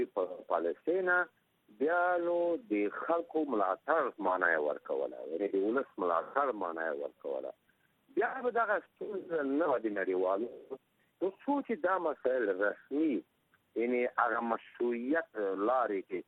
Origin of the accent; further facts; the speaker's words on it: Afghanistan; زه افغان یم، ما کې مشکل شته، یا کم سواد یم یا بې سواد یم